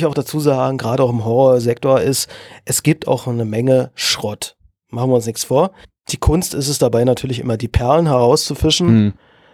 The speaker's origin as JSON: {"language": "German", "country": "Germany", "said": "das können wir uns als Deutsche natürlich nicht vorstellen, weil wir haben einen anderen geschichtlichen Background."}